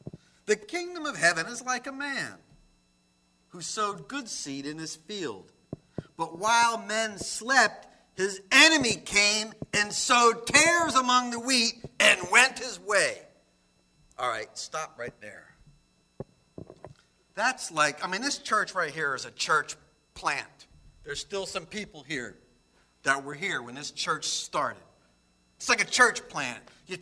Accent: New Jersey, United States; I mean, I grew up in New Jersey, late 60s.

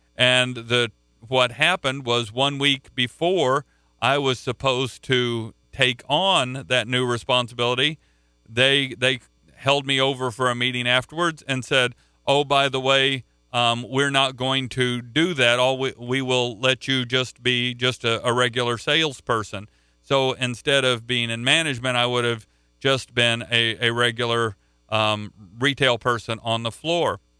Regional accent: Oklahoma, United States; I grew up in Oklahoma.

